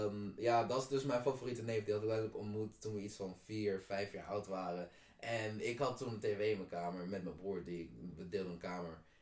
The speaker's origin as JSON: {"language": "Dutch", "town": "Soest", "region": "Utrecht", "country": "Netherlands", "tie": "born or raised there", "also_born_or_lived": "Amersfoort", "said": "de eerste 7 jaar van mijn leven was in Soest. Ik ben geboren in Amersfoort, maar ik was 7"}